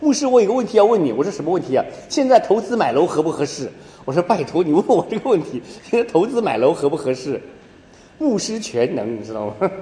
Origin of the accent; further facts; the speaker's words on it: China; 咱们中国经历了长久长久的一些苦难的日子，终于我们中国人呢